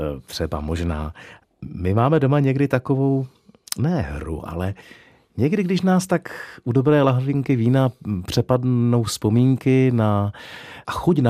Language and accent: Czech; Olomouc, Olomouc Region, Czechia; Jednak jsem Olomoučák a jednak ta píseň prostě mě i po těch letech vždycky něčím hrozně dojme.